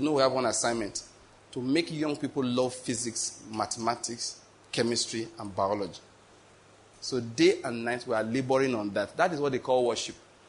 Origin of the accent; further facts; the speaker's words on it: Ondo, Nigeria; also born or lived in Edo State / Lagos State; Born and bred in Ondo State. Went to school in Edo State. Then it was Bendel. Did my youth service in Taraba State. Then moved over to Lagos State.